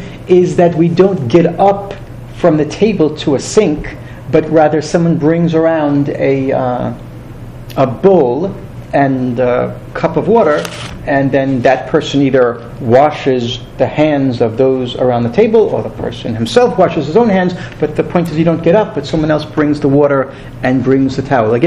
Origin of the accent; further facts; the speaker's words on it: Bay Shore, New York, United States; when I was growing up in Sinai Reform Temple in Bayshore, Long Island, going back lots and lots of years ago